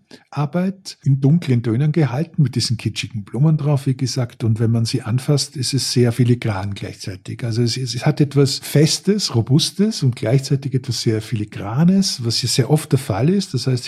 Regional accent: Styria, Austria; moved away as an adult; also born or lived in Vienna; now in Germany; Ich komme aus der Steiermark in Österreich, habe lange in Wien gelebt und lebe jetzt schon fast 25 Jahre in Deutschland.

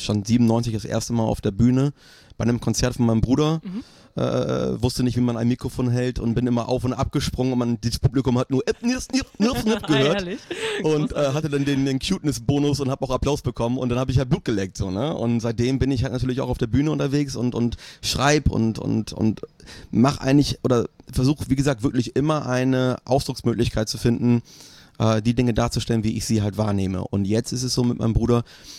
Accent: Bremen, Germany; ich kann mir nicht vorstellen, zurückzugehen nach Bremen, auch wenn ich Bremen sehr liebe. Das ist halt meine Heimat natürlich, man hat da so eine Verbundenheit

